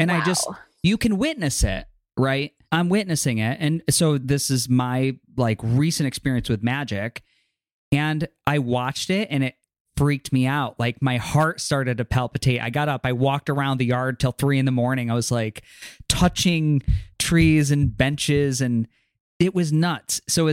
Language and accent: English; New York, United States; growing up in New York or walking around New York City, I remember my experience with like a card reader was walking by like in Hell's Kitchen